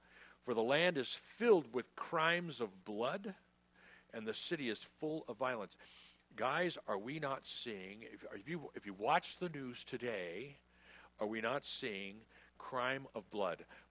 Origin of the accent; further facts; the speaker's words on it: San Diego, California, United States; cruising down University Avenue where I grew up in North Park